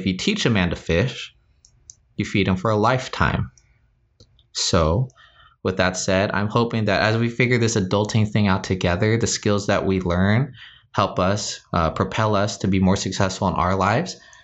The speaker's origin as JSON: {"language": "English", "region": "California", "country": "United States", "tie": "born or raised there", "said": "One of the perks growing up in Southern California, hands down, is the diversity and the melting pot of it all."}